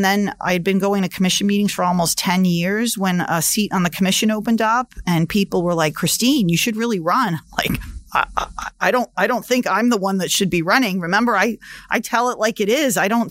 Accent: Boston, Massachusetts, United States; moved away as an adult; Yeah, so I was born and raised actually in Boston, Massachusetts. So I was a city kid. But in 2000, my husband got a job here in South Florida. So we moved down here.

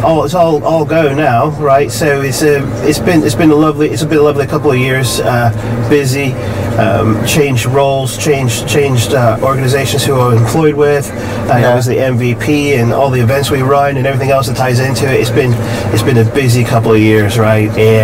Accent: United States; now in United Kingdom; So I'm originally from the States, and now I live over in the UK.

